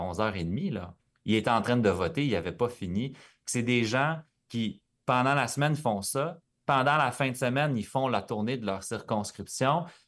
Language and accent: French; La Prairie, Quebec, Canada; Écoute, j'ai grandi à La Prairie quand j'étais plus jeune, dans une famille bien bloquiste